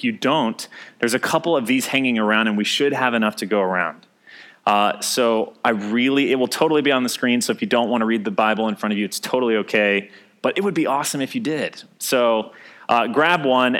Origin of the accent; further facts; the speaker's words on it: Southern United States, United States; I was living in England. I was from the South, and nobody cared about country music